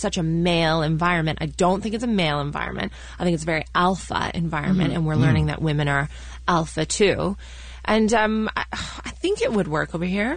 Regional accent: Canada; when I was growing up in Canada, I saw the comedy scene just a little bit when I was starting out

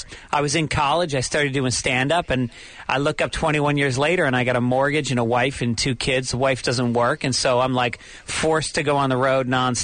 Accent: Ireland; Well, I'm Irish, so I have to combine the comedy with seriously alcoholic, tragic, undertones.

